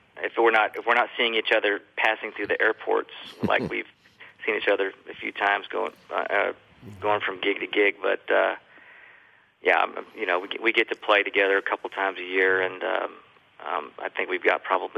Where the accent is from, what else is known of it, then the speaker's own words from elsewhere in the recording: Austin, Texas, United States; growing up in Austin, we would go back to Houston every year and visit my relatives, tios and tias